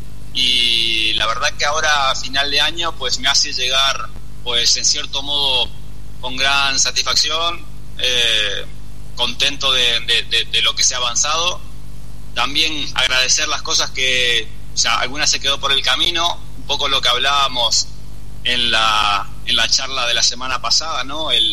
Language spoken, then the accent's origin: Spanish; Uruguay; moved away as an adult; now in Spain; hace más de 20 años que estoy aquí, ¿no? Pero cuando yo llegué del Uruguay a España